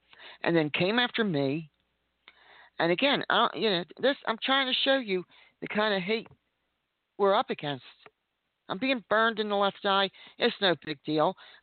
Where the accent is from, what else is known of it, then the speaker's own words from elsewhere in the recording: United States; And I, as an American, I want the world to know that I'm against all this.